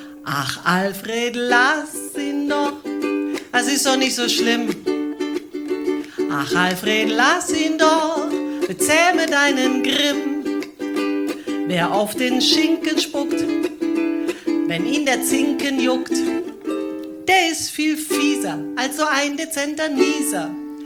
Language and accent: German; Spain; Ich komme so aus Spanien.